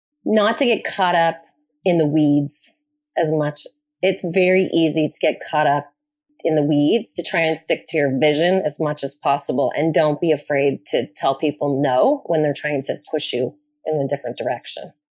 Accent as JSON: {"language": "English", "town": "Toronto", "region": "Ontario", "country": "Canada", "said": "I'm from Toronto, so it's a big city relatively, for Canada"}